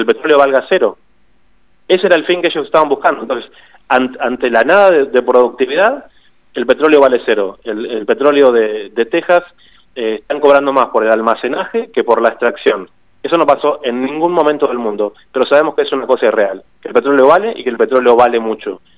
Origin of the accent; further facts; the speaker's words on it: Argentina; lo digo como argentino primero antes que como comunicador